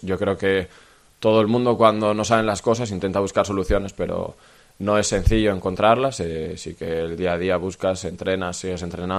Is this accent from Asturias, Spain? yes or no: yes; Asturias, Spain; representamos a un equipo asturiano, y yo como asturiano, pues claro que es duro esto